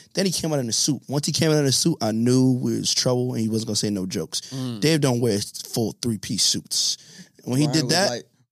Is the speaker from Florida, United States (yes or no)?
no; Brooklyn, New York, United States; You know, I'm from Brooklyn.